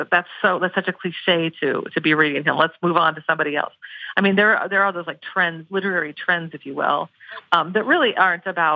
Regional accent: Portland, Oregon, United States; the bookstores that I frequent, you know, in my hometown of Portland, Oregon, you know, there is that sense.

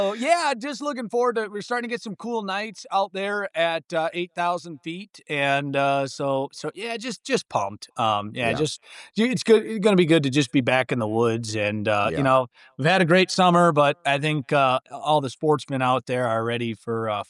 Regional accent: Wisconsin, United States; I grew up in Wisconsin. I'm a Midwest kid and did my first trip out west in 2018.

